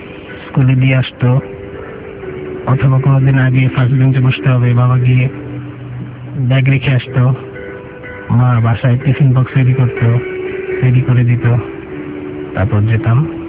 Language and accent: Bangla; Dhaka, Dhaka Division, Bangladesh; আমার জন্ম 1985 সালে ঢাকায়। ঢাকায় বাসাবতে থাকতাম আমি তখন থেকেই, সেখানেই আমার বেড়ে ওঠা। সেখান থেকে এখন পর্যন্ত 28 বছর আমার সেখানেই থাকা।